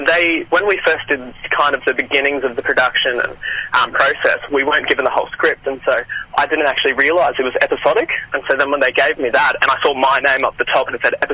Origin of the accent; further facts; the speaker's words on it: Rockhampton, Queensland, Australia; And I grew up in Rockhampton, not on the Gold Coast, for most of my life.